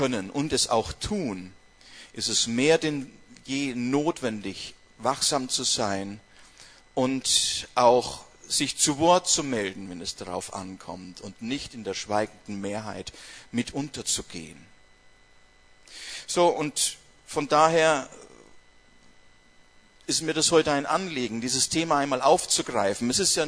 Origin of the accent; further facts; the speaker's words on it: Bavaria, Germany; ich komme aus Franken. Ja? Und Franken bedeutet, gebürtiger Bayer zu sein.